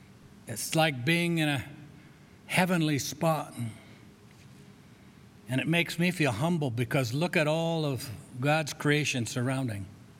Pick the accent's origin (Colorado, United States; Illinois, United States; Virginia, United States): Colorado, United States; Grand Junction; also born or lived in Arvada; I've born and raised in Grand Junction, and then I've lived in Arvada.